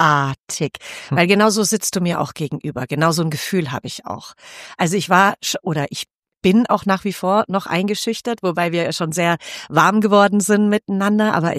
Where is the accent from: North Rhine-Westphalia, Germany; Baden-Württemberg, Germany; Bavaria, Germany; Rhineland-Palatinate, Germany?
Bavaria, Germany; in Fürstenfeldbrucker Landkreis, da wo ich aufgewachsen bin